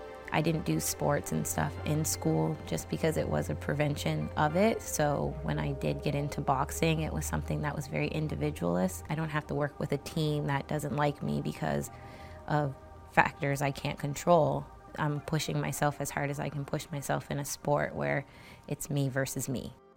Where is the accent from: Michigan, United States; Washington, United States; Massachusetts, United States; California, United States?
Massachusetts, United States; Boston; born there; moved away; also born or lived in Nova Scotia; I was born in Boston, Massachusetts. I moved to Nova Scotia in 2000.